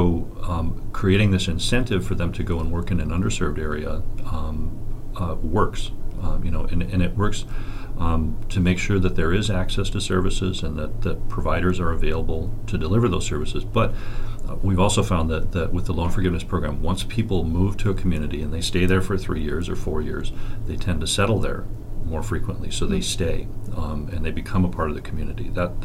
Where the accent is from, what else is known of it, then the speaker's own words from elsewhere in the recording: Duluth, Minnesota, United States; And I grew up in Duluth, and after college went overseas for a while